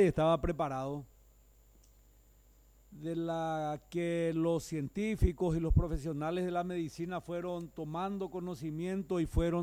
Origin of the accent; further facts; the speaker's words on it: Paraguay; a mí me causa vergüenza como legislador paraguayo y también me da pena como ciudadano